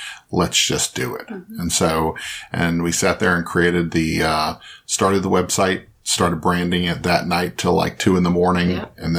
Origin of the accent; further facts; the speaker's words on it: Columbus, Georgia, United States; and we're from Columbus, Georgia.